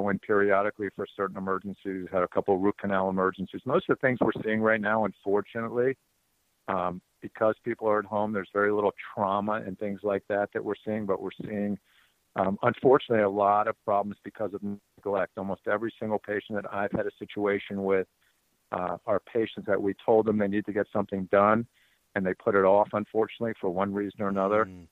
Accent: Miami, Florida, United States; Well, I am from Miami, Florida.

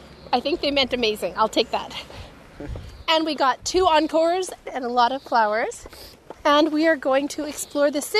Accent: Canada; Lucky I'm Canadian.

